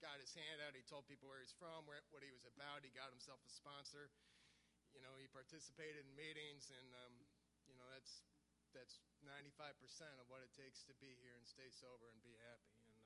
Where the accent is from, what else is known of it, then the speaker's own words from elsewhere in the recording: Milwaukee, Wisconsin, United States; But I remember having a great home and growing up in Milwaukee, Wisconsin, and thinking, you know, that, you know, I had a pretty good life here.